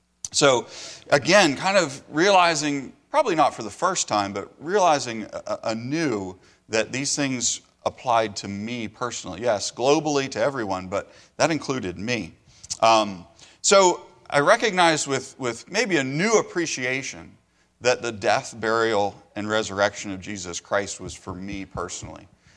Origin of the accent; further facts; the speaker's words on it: Washington, District of Columbia, United States; I was born in Washington, D.C. I grew up in suburban D.C.